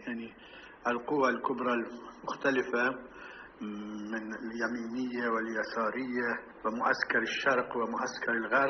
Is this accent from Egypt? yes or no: no; Iran; نظرا للأحداث الأخيرة وارتداءات النظام الصهيوني على بلادنا إيران